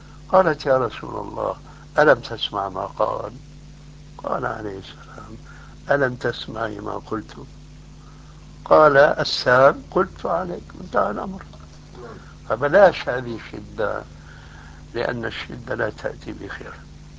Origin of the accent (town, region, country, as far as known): Syria